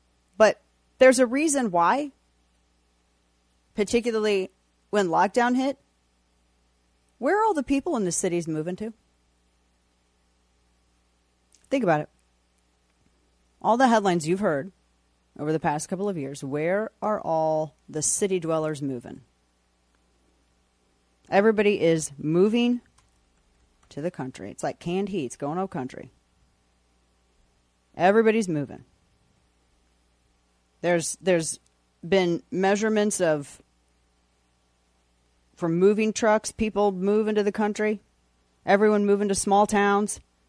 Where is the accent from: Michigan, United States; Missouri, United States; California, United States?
Missouri, United States; St. Louis; like Chicago, my hometown of St. Louis.